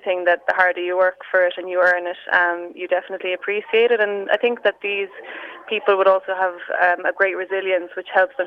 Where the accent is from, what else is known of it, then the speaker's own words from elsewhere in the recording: Munster, Ireland; I'm a Kerry woman